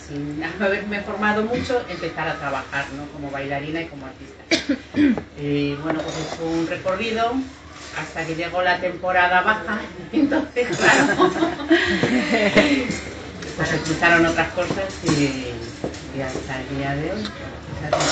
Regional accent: Andalusia, Spain; Vengo de la Costa del Sol.

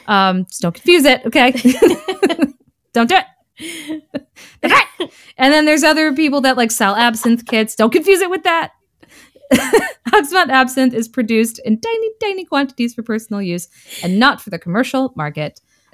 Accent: United States; I'm not a Spanish speaker. I apologize for not using a Spanish accent as an American person.

